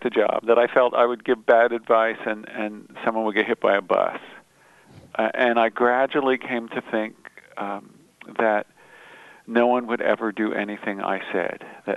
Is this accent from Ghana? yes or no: no; Reading, Pennsylvania, United States; also born or lived in Charleston; We moved from Charleston to Reading, Pennsylvania when I was still quite young.